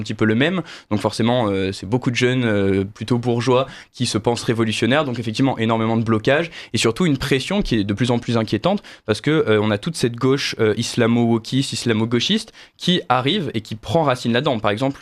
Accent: Provence-Alpes-Côte d'Azur, France; Moi, je viens d'un petit village du Var, donc rien à voir.

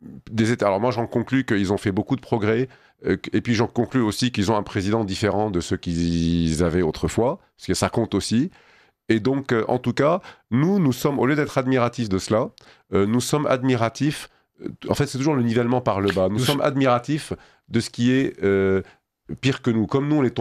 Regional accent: France; je peux vous assurer tous les Français, Dieu merci, nous sommes Français aussi, ne sont pas comme ça.

